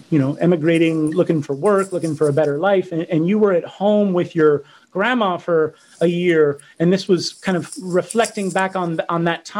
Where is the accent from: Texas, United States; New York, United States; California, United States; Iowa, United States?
California, United States; Los Angeles; I'm from Los Angeles. That was one of those CDs that I bought when I was 12 years old